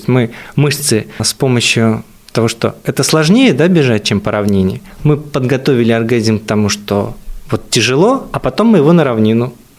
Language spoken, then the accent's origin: Russian; Buryatia, Russia; но вот я вообще из Бурятии, то получается у нас вообще очень холмистая местность была